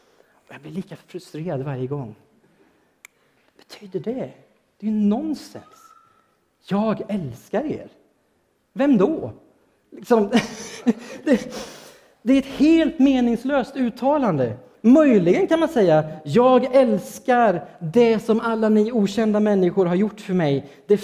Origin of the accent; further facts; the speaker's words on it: Sweden; Fast jag är svensk och inte ens tycker om att kramas.